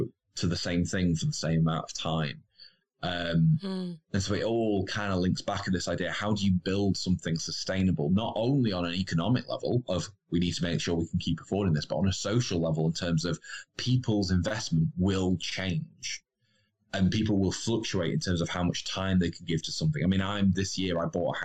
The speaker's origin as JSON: {"language": "English", "town": "Stockport", "region": "North West England", "country": "United Kingdom", "tie": "born or raised there", "said": "And then I went back to where I grew up in Stockport, and I realized how entirely different it felt going back."}